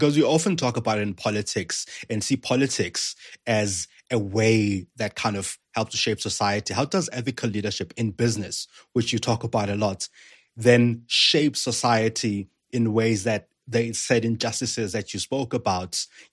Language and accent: English; Gauteng, South Africa; growing up in Katlehong, which is near where I grew up, by the way